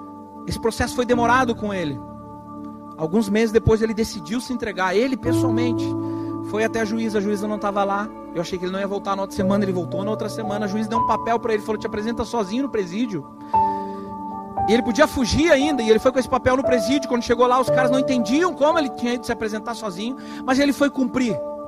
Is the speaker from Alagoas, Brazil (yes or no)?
no; Rio Grande do Sul, Brazil; eu que sou gaúcho macho, eu comecei a chorar